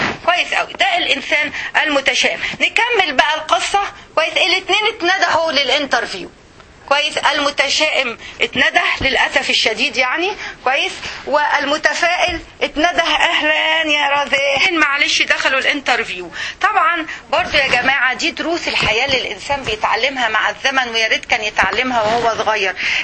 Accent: Egypt; انت ما تكلمي حد عندنا في مصر الا دكتوره ودكتور

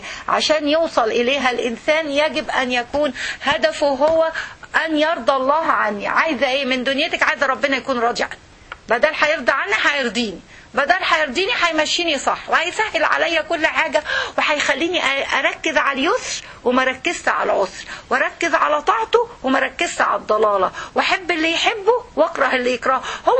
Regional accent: Egypt; دي عندنا في مصر

